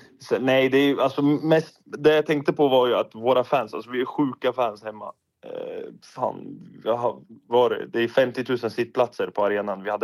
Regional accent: Iraq; Nej, där jag kommer ifrån i Irak har vi ju snö ibland.

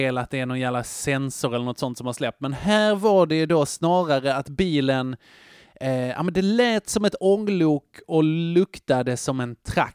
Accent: Skåne, Sweden; som skåning

